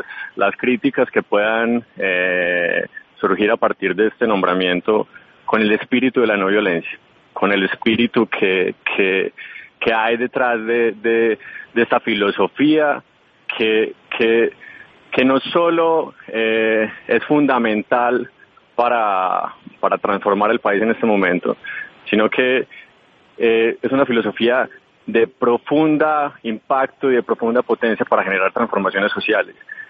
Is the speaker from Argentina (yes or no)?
no; Colombia; entender que como país, como colombianos, no podemos tener un norte diferente